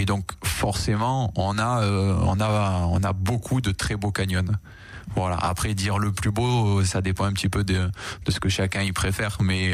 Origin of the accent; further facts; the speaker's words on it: Nice, Provence-Alpes-Côte d'Azur, France; Je suis niçois à la base et donc je connais bien le coin et j'ai toujours exercé ici.